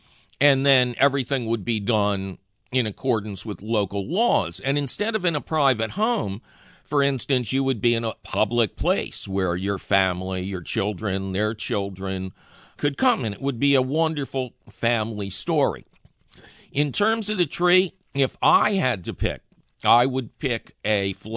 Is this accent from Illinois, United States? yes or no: no; Philadelphia, Pennsylvania, United States; I grew up in Philadelphia.